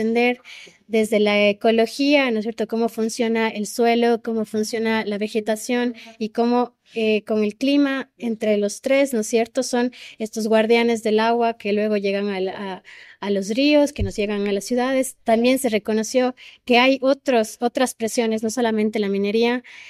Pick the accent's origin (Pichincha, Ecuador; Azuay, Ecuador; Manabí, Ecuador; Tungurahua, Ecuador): Azuay, Ecuador; Cuenca; yo soy cuencana, creo que el tema de los ríos y del agua está intrínseco en mi cantado.